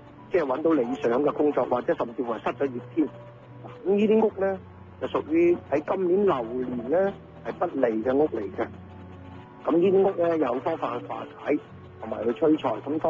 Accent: China; now in United States; 你知啲我哋講嘅，我哋中國人就比較勤力啲啦

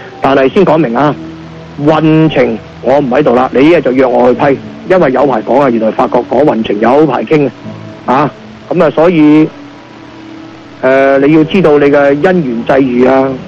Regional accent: Guangdong, China; 唔係我哋廣東人，唔係我哋中國人

